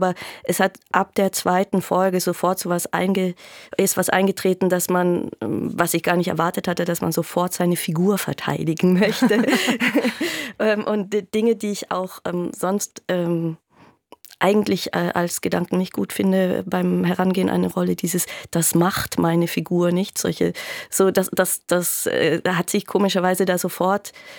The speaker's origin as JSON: {"language": "German", "region": "Baden-Württemberg", "country": "Germany", "tie": "born or raised there", "said": "Es ist so, dass sowohl Hans-Jochen Wagner als auch ich, wir sind im Schwabenland aufgewachsen."}